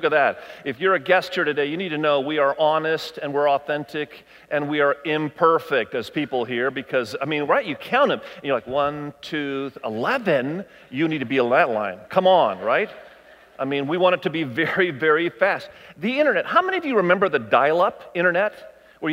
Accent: United States; Now, as an American, and you're probably thinking the same thing I am, that is just really inefficient.

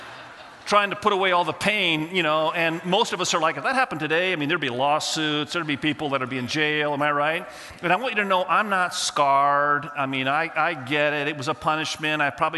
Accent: Indonesia; first language Indonesian; English is a second language; moved away as an adult; So I was born in Indonesia. My parents were missionaries there and grew up there till I was about 18 years of age and loved the country of Indonesia. It was my first language, actually, before English, and so I still speak the language fluently.

